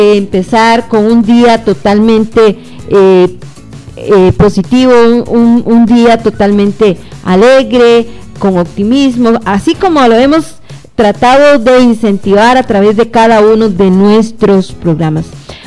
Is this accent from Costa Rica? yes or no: yes; Costa Rica; sobre diferentes aspectos en la cual se basa nuestra identidad como costarricenses